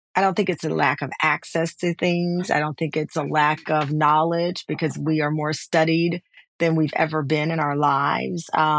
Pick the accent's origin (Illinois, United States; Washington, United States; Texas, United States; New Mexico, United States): Texas, United States; I grew up in Texas. I went to a Catholic school that was around the corner, and I turned out just fine, right?